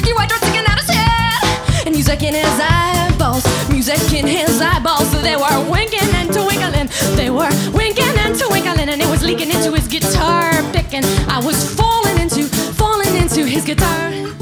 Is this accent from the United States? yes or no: no; Toronto, Ontario, Canada; I said I am from Toronto. I've seen urban planning, urban decay.